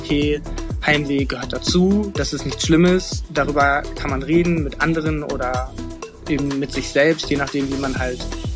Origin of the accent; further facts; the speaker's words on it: Northern Germany, Germany; now in Thailand; Ich bin 19 Jahre alt. Ich komme ursprünglich aus dem Norden von Deutschland, nähe Hamburg. Und bin gerade schon fast 6 Monate tatsächlich hier in Thailand.